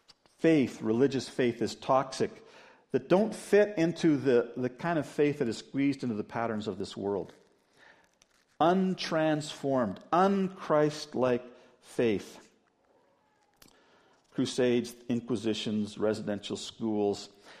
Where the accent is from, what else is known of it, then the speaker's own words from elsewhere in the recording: Louisville, Kentucky, United States; born there; When I was born in Louisville, Kentucky, Dad was going to seminary down there